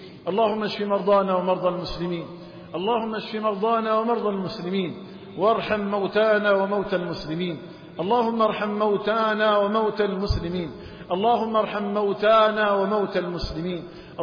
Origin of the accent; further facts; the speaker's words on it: Algeria; اللهم اجعل بلدنا الجزائر آمنة مطمئنة وسائر بلاد المسلمين.